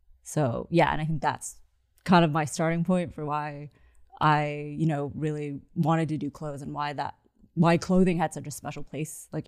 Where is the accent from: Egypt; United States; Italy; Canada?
Italy; Rome, Lazio; I think growing up in Rome, it's like, you know, art and design is kind of very much like every day